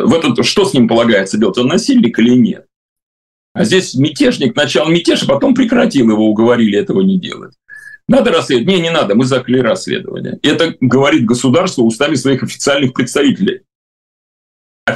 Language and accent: Russian; Saint Petersburg, Russia; я вроде питерский, и все думал, что я так хорошо знаю свой город.